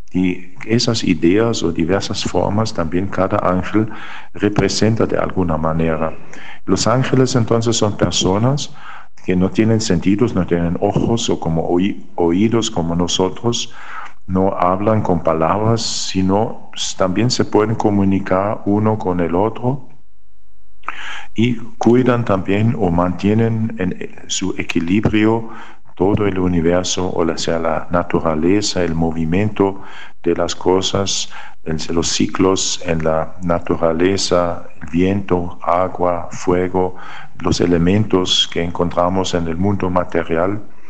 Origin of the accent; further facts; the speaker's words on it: Germany; Spanish is a second language; Me presento … soy alemán, sacerdote de la Orden de la Santa Cruz.